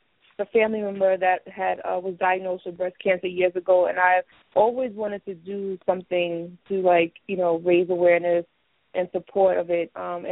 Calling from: New York, United States; calling from New York.

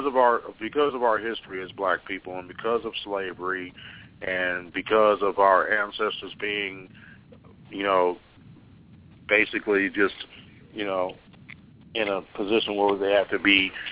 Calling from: Los Angeles, California, United States; Los Angeles.

